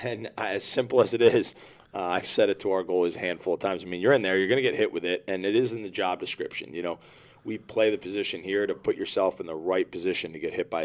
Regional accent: Darien, Connecticut, United States; Darien baseball. I grew up in Darien, Connecticut, and it couldn't cut it.

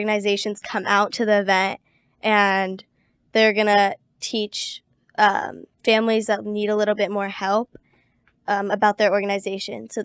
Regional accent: Anaheim, California, United States; which inspired me to do something in my hometown. Mm-hmm. And so I created a goal to give away 5,000 backpacks to children in need in Anaheim.

